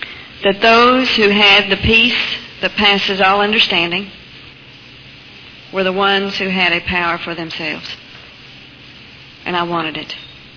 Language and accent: English; Kansas, United States; born there; I was born in Kansas